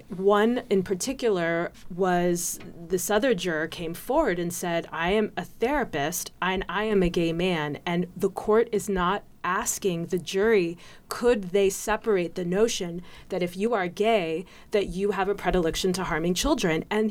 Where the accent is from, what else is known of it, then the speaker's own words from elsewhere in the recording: Texas, United States; I mean, I grew up in Texas. I grew up in the suburbs of Texas. I still live in Texas.